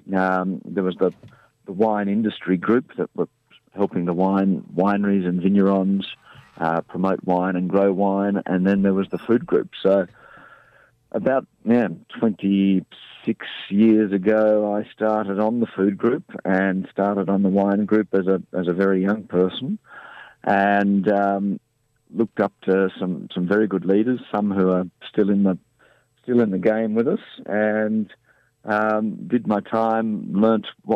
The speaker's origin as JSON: {"language": "English", "town": "Sydney", "region": "New South Wales", "country": "Australia", "tie": "born or raised there", "said": "Well, I grew up in Sydney and got involved in agriculture"}